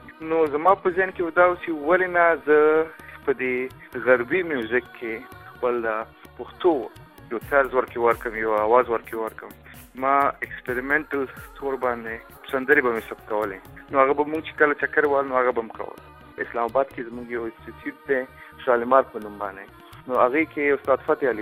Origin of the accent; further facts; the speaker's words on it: Peshawar, Khyber Pakhtunkhwa, Pakistan; او زه په پېښور کې زېږېدلی یم او مالته کلان شوی یم، لوی شوی یم. پلار مې اصلاً کندهار څخه دی.